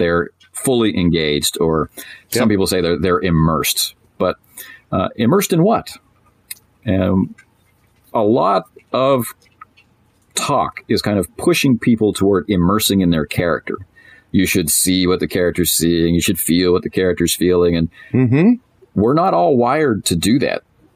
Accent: Canada; I'm Canadian

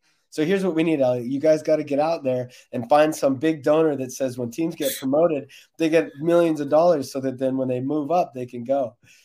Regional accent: United States; But I'm also American, man, and I like the playoffs.

